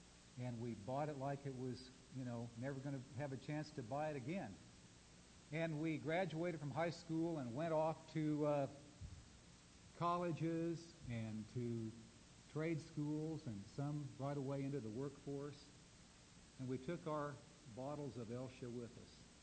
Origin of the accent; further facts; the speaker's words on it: Fremont, Nebraska, United States; n high school growing up in Fremont, Nebraska